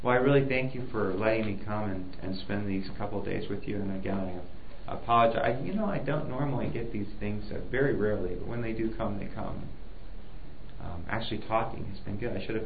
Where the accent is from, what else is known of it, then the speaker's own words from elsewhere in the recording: England, United Kingdom; I'm English.